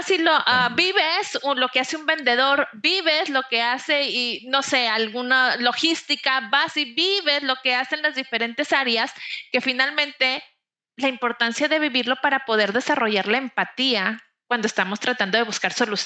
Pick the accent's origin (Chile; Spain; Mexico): Mexico; Como somos los mexicanos, a lo mejor de ahí te vas envolviendo y echando a perder a la mera hora